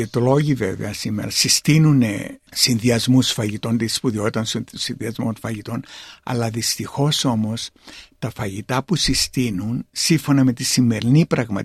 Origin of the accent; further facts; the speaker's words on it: Greece; Εμείς στο χωριό μου δεν είχαμε ψάρι. Και το αγρός στο χωριό που κατάγομαι είναι εμβληματική κοινότητα της μεσογειακής δίαιτας όπως καταγράφτηκε στη UNESCO.